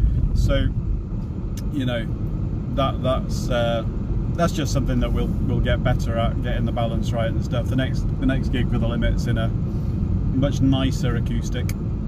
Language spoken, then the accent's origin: English; United Kingdom; I'm British and I don't even know if I'm supposed to say schedule or schedule.